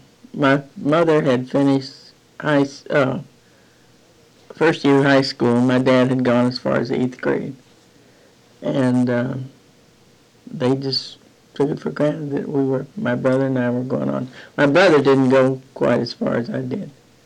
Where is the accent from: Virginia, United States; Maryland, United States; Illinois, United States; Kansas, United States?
Illinois, United States; Champaign; born there; I was born here in Champaign, November 24th, 1913.